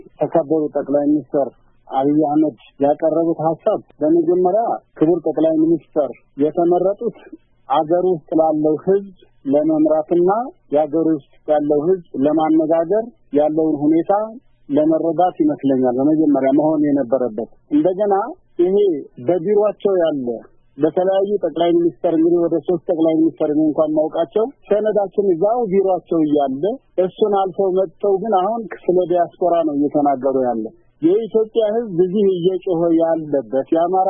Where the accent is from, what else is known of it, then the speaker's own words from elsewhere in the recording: Tigray, Ethiopia; የተወለድኩበት ሀገር ወልቃይት ነው። ወልቃይት ብዙን አካባቢ ስለሚያካብል ካሉን ወልቃይት ቃብቻ አየሳ ኪዳነ ምህረት ይባላል። ቀበሌ ገበሬ ማህበሩ እዛው ነው ተወልጄ ያደግኩት፣ መራሚ ያደግኩት። አሁን እድሜ ወደ 56 እየገባሁ